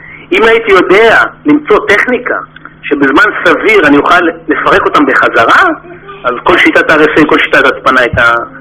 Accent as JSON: {"language": "Hebrew", "town": "Kiryat Ata", "region": "Haifa District", "country": "Israel", "said": "אני במקור מקריית אתא, והייתי תלמיד טוב במתמטיקה"}